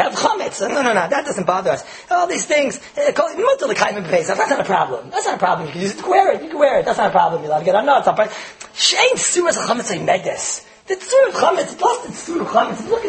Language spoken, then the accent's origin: English; United States; English is a second language; I remember we were growing up in America